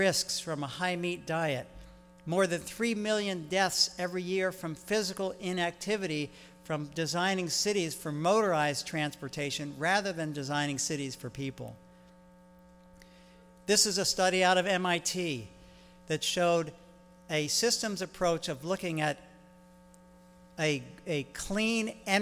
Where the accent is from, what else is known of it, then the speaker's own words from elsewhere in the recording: Baltimore, Maryland, United States; I'm from Baltimore originally, actually.